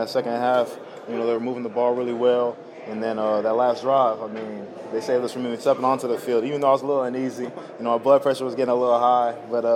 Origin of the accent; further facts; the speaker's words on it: California, United States; I'm from the Bay Area, so I knew what type of guy he was.